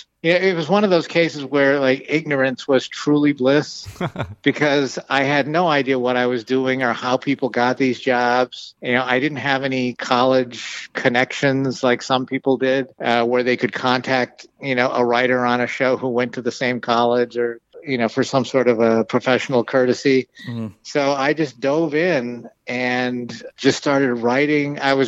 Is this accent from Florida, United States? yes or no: no; West Springfield, Massachusetts, United States; moved away as an adult; Yeah, I came out here from West Springfield, Massachusetts. No connection to The Simpsons.